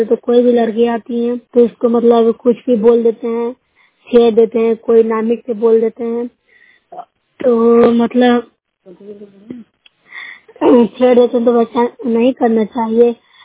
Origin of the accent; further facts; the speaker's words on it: Bihar, India; मैं नूरशहर प्रखंड से हूँ, जिला नालंदा के रहने वासी हूँ।